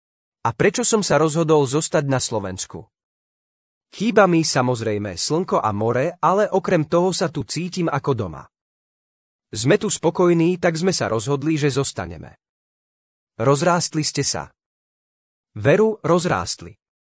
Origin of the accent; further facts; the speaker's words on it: Sicily, Italy; Slovak is a second language; now in Harichovce, Slovakia; Pochádzam z menšej dediny na Sicílii, ktorá má približne 12 tisíc obyvateľov, každý tam každého pozná. Manželka pochádza z Harichoviec, kde momentálne bývame.